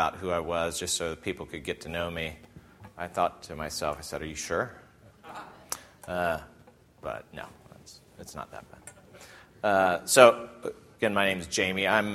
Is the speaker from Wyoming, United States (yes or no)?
no; Louisville, Kentucky, United States; born there; also born or lived in Georgia / Ohio / Southern California; now in Texas, United States; I've generally lived in the South, but I've actually lived all over the U.S., lived in Georgia, Kentucky, was born in Kentucky, Louisville, Kentucky, lived in Ohio, also lived in Southern California for a few years